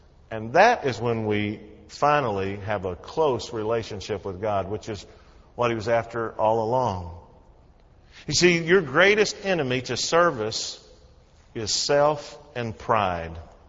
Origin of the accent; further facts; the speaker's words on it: Kentucky, United States; I grew up down in Western Kentucky. At one time, I lived at a place called Lick Skillet on Watermelon Road, right beside Whippoorwill Creek in Logan County, Kentucky.